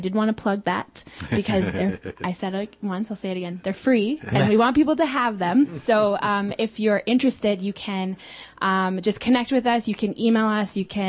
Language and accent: English; Canada; how I was benefiting from these things as a Canadian citizen and as someone who benefits from the Canadian pension plan.